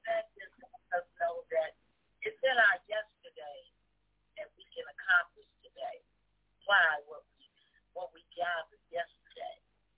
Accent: Chicago, Illinois, United States; I'm West Side. I was born in the Cook County Hospital on Washington Boulevard.

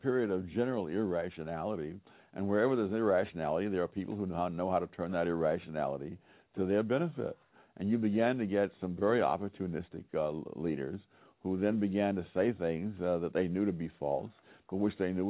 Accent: New York City, New York, United States; But it so happens I grew up in Harlem in the 1940s and 1950s

